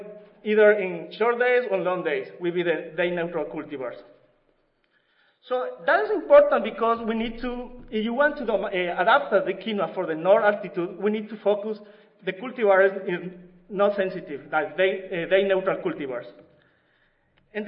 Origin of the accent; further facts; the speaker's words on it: Ecuador; In South America, we are from Ecuador, we call quinoa the mother of the grain or golden grain